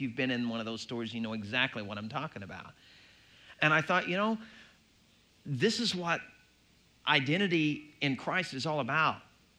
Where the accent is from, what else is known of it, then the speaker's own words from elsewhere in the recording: Arkansas, United States; now in Cleveland, United States; Now, I'm originally from Arkansas, as I've told you all before